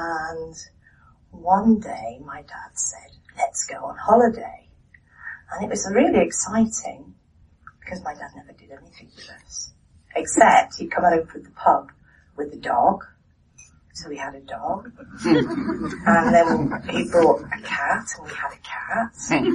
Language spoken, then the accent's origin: English; England, United Kingdom; born there; I was born in England, into a mad family, a mad English Catholic working class family.